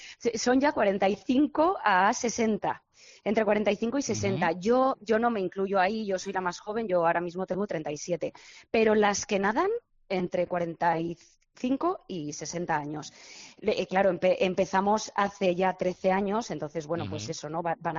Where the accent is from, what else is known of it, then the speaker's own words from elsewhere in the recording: Balearic Islands, Spain; Yo soy de Mallorca, entonces aquí era el deporte que ya practiqué desde los 7 años hasta los 18